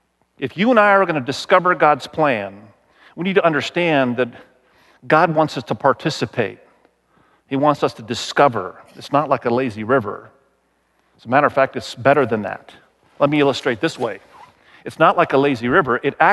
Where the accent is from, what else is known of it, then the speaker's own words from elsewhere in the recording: Indonesia; we grew up in Malaysia, or Indonesia rather, and my wife in Cambodia. So we grew up in Asia. We love Asian culture. We love Asian food.